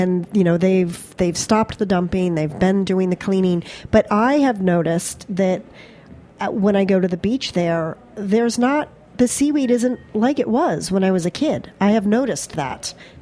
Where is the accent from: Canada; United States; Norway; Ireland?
United States; Well, I grew up on Long Island Sound